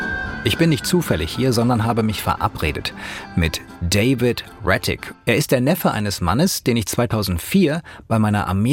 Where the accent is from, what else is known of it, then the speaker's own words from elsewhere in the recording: Hanau, Hesse, Germany; vor den Toren meiner Heimatstadt Hanau in Hessen.